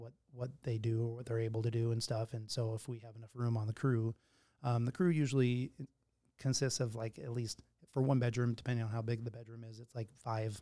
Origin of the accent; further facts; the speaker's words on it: Spokane, Washington, United States; And born and raised in Spokane. I know a lot of people.